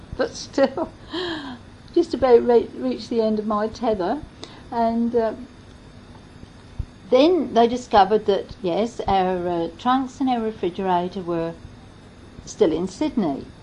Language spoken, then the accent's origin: English; Petworth, South East England, United Kingdom; as soon as I opened my mouth, people could pinpoint that I came from Sussex, and he got talking to me, and it turned out that during the war he was in the army. And he'd been stationed in Petworth, where I come from